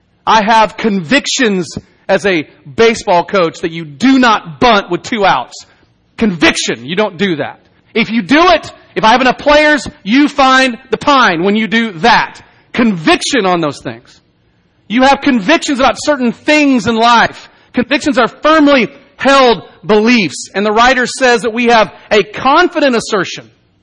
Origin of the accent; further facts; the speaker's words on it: Dallas, Texas, United States; many of you have ever been to Dallas, Texas. If you're lucky, all of you. It's where I grew up. It's my hometown.